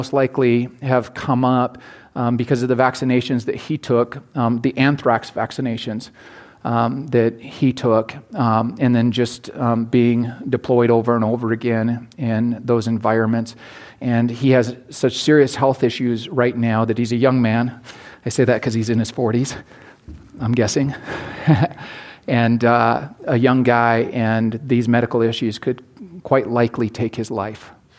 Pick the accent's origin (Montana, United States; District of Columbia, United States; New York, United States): Montana, United States; And if I grew up in Eastern Montana, so I can say this